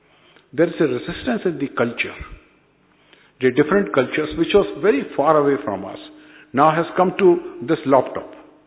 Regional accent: Agra, Uttar Pradesh, India; I am from the North India, from Agra.

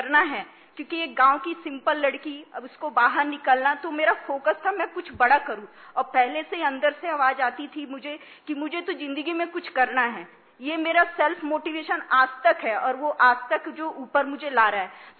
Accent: Vapi, Gujarat, India; और मैं वापी गुजरात से हूँ

